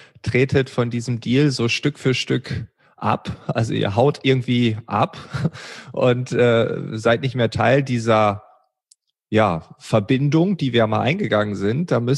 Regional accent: Lower Saxony, Germany; born there; Und ich komme ja noch gebürtig aus Ostfriesland

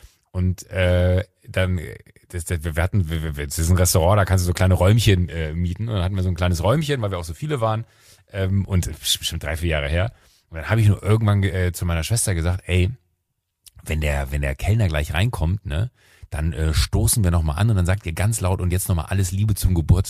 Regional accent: Germany; Ich bin zwar hier in Deutschland aufgewachsen, fühle mich auch als Deutsche

